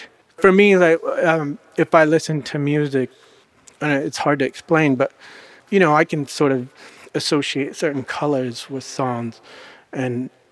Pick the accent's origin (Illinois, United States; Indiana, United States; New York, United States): Indiana, United States; Kokomo; Kokomo, Indiana. We had steel mills and auto factories and sort of a lot of factories.